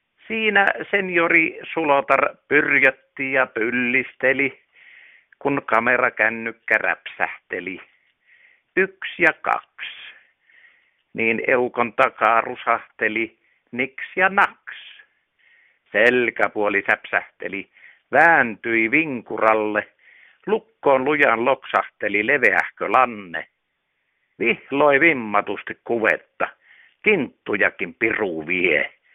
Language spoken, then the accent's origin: Finnish; Hankasalmi, Central Finland, Finland; also born or lived in Outokumpu / Helsinki; Minä olen Outokummusta kotosi. Se paljon selittääkin tätä meikäläistä. Ja Hankasalamella kasvatti poikana kasvanut. Ja nykyään sitten asun Korvessa, mutta kyllä minä 40 vuotta kerkesi Helsingin katujakin mittailla.